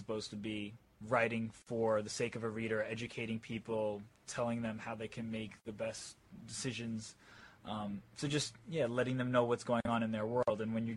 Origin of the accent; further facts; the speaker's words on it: Forest Hills, New York, United States; also born or lived in Flushing; Well, I grew up in Queens, so I'm local. I grew up in Forest Hills. I was born in Flushing, and I've lived my entire life in Queens.